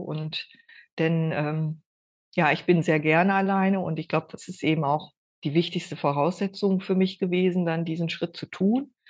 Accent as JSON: {"language": "German", "town": "Osnabrück", "region": "Lower Saxony", "country": "Germany", "tie": "born or raised there", "moved": "as an adult", "lives_now": "Höxter, Germany", "said": "Weserbergland in der Nähe von Höxter. Das seit über 35 Jahren. Bin eigentlich gebürtige Osnabrückerin und damals dann wegen Studium meines Mannes und so sind wir hier gelandet"}